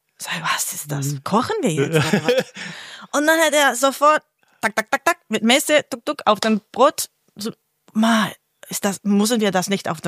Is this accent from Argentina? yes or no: yes; Buenos Aires, Argentina; German is a second language; Ich komme aus Buenos Aires, und da gibt es eine gute Balance. Ja, Buenos Aires, Argentinien.